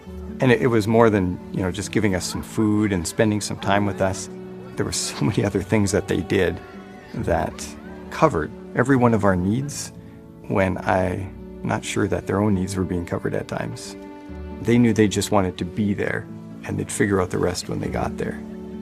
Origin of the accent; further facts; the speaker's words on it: Canada; Growing up in Canada, I had a view of what hospitality was.